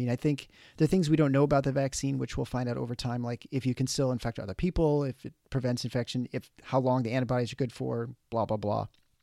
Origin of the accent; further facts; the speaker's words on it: Canada; Yeah, I'm impressed as a Canadian that you got the Fahrenheit there too.